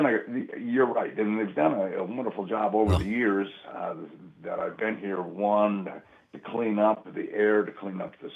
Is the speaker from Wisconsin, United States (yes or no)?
yes; Appleton, Wisconsin, United States; now in Pittsburgh, United States; I mean, growing up in Appleton, in the paper mills